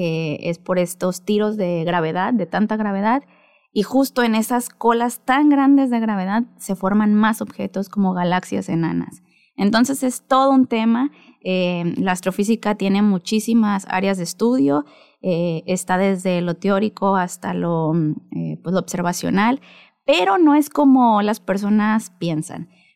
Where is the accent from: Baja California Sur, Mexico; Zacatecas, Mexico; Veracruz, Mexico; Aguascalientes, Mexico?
Baja California Sur, Mexico; Santa Rosalía; also born or lived in Guadalajara / Mexico City / Morelia; Yo nací en Santa Rosalía, siempre sudcaliforniana, viví un tiempo acá y pues estuve 12 años fuera.